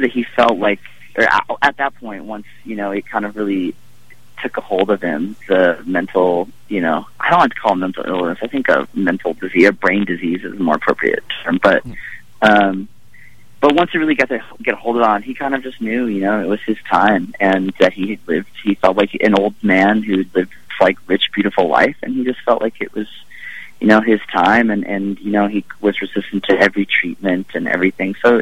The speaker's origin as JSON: {"language": "English", "town": "Austin", "region": "Texas", "country": "United States", "tie": "born or raised there", "said": "I mean, Austin, you know, is where I grew up, and that's where, you know, I always was"}